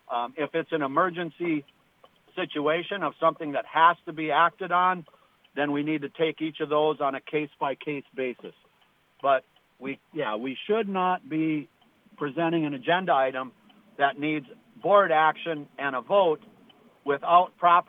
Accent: International Falls, Minnesota, United States; now in Bemidji, United States; I grew up in International Falls, graduated high school in 1977, spent a little time running through the state, went to NDSU for college for architecture, and circled back around back to Bemidji in 89.

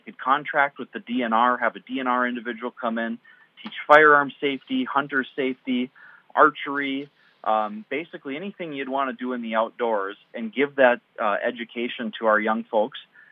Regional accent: Grand Rapids, Minnesota, United States; I was born and raised in Grand Rapids in Itasca County. I've lived here 36 years.

